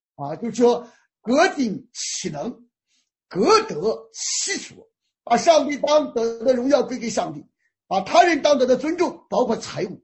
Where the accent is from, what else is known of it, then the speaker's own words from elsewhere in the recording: China; 我们中国人不喜欢这样。我们中国人说